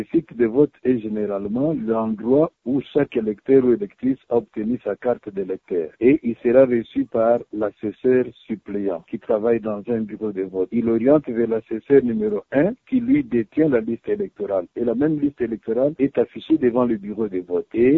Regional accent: DR Congo; comme nous sommes chez nous au Congo, les gens préfèrent agir toujours à la dernière minute

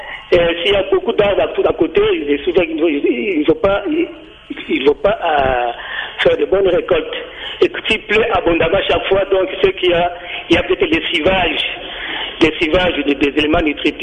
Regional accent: DR Congo; chez nous, en RDC, ça cultive un peu partout, dans toutes les régions.

